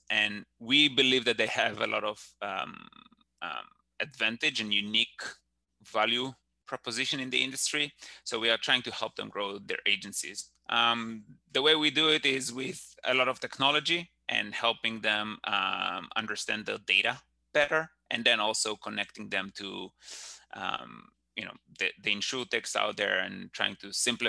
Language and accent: English; Israel; English is a second language; moved away as an adult; now in United States; So about my background, I'm originally from Israel. So up front out there, the accent and the messed up words.